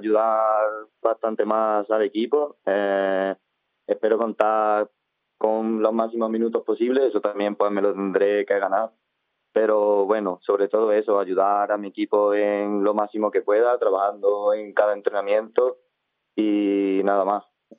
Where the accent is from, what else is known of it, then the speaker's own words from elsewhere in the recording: Doña Mencía, Andalusia, Spain; Yo siempre he jugado aquí en el equipo de mi pueblo, de Mencía.